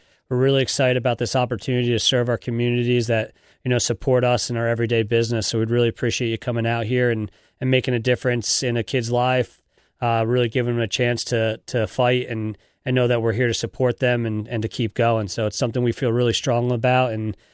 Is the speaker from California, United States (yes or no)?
no; New Jersey, United States; moved away as an adult; now in Connecticut, United States; growing up in New Jersey, that's where Make-A-Wish started, and then moving up to Connecticut about 4 years ago